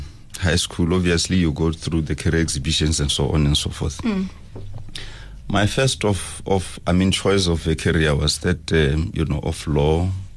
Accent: Limpopo, South Africa; There is a village called Hwibi. That's where I was born and bred.

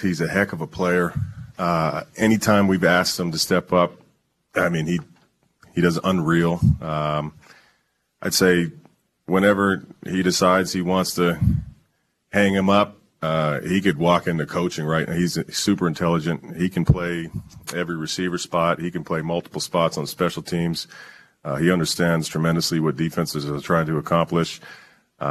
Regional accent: West Coast, Canada; even being a Canadian kid, a West Coast kid

